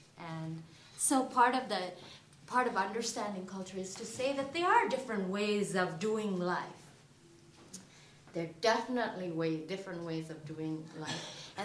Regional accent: India; now in United States; I knew that as I grew up in India

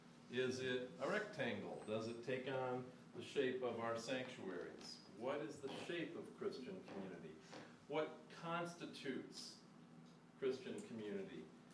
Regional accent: South Bend, Indiana, United States; also born or lived in Chicago; now in Nashville, United States; I grew up in South Bend, Indiana. I lived in Chicago for 20 years, and now I live in Nashville, Tennessee.

